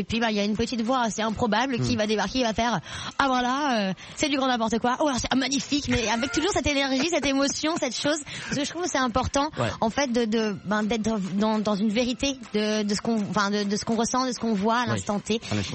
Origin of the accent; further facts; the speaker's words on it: France; Alors moi, je suis française d'origine. Ouais, exactement. Ouais, moi, je vis à Paris, dans le 18e.